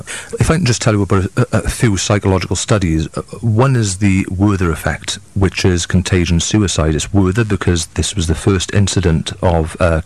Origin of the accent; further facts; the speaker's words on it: Rudry, Wales, United Kingdom; I'm from Rudry, South Wales.